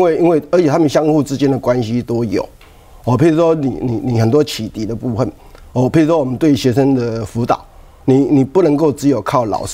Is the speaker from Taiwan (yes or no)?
yes; Keelung, Taiwan; 我记得我在基隆长大，几乎天天下雨，真的几乎天天下雨。